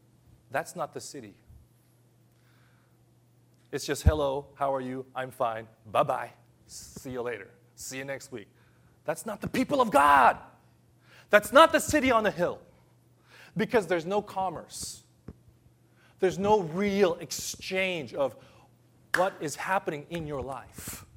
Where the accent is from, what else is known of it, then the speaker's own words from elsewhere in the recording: Los Angeles, California, United States; now in Hiroshima, Japan; I come from Los Angeles. I grew up there.